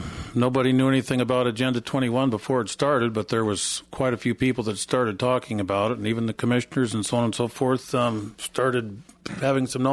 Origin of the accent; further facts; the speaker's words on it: Tonasket, Washington, United States; I grew up in Washington State, in a little town called Tenasket, in the very north central part of the state, one of the biggest counties in the country, but one of the smallest populations.